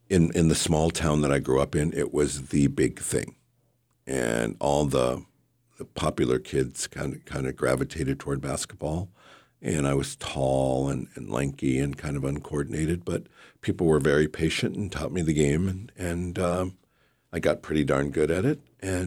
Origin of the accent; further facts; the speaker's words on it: Ohio, United States; also born or lived in Angoon; now in Alaska, United States; I'm a Southeast Alaska guy. I proudly like to call home and the people of Angoon have proudly kind of embraced me and allowed me to call that home. I lived there for quite a while. My kid's mother hails from there. But Ohio is where I originated from.